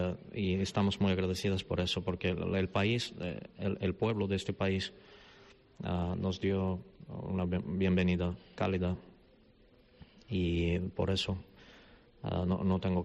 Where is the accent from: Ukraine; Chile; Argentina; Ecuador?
Ukraine; Kharkiv, Kharkiv Oblast; Spanish is a second language; Soy de Kharkov, es una de las ciudades más grandes y más bonitas de Ucrania.